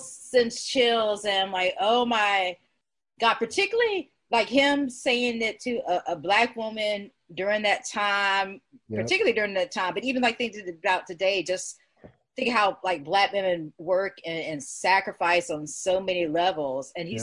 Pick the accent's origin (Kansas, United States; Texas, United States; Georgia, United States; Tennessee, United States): Georgia, United States; Augusta; So I was raised in Augusta. Aiken is like an hour away